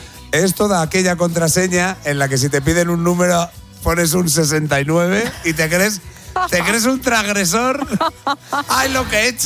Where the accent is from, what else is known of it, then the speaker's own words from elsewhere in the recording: Salamanca, Castile and León, Spain; Yo soy como soy de Salamanca, pues soy como un cerdo, ¿no?